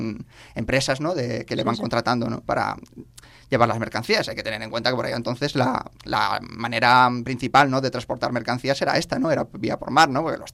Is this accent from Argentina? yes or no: no; Alicante, Valencian Community, Spain; Yo soy alicantino, efectivamente.